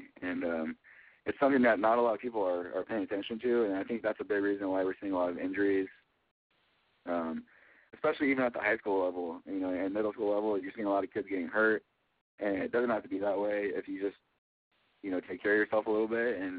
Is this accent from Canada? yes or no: no; Napa, California, United States; And so then I moved back home to my hometown of Napa Valley, California.